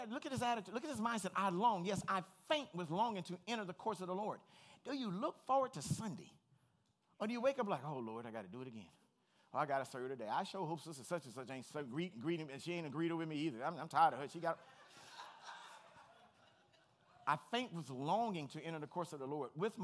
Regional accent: Compton, California, United States; what had happened to me growing up in Compton like I did, I made a decision I was never going to live like that.

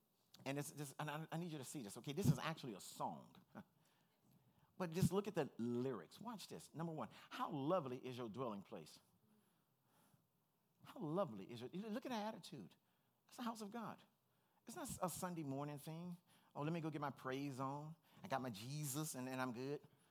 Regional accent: Compton, California, United States; what had happened to me growing up in Compton like I did, I made a decision I was never going to live like that.

